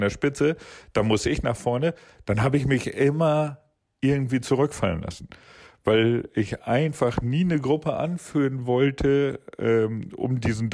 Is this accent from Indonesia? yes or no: no; Stelle, Lower Saxony, Germany; ich komme aus der Nähe von Hamburg, aus Stelle.